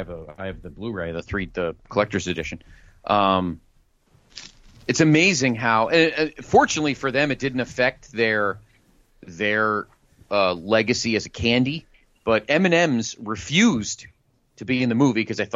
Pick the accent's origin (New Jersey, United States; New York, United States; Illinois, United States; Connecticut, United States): Connecticut, United States; West Haven; I remember standing in line at the Forest Theater in West Haven in my hometown.